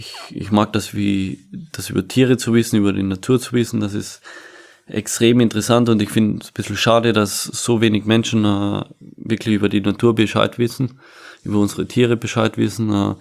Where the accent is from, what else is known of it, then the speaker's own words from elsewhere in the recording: Sirnitz, Carinthia, Austria; Meine wichtigsten Freunde sind bei mir daheim in Sirnitz, in meinem Heimatdorf. Meine Familie ist daheim, meine Freunde sind daheim.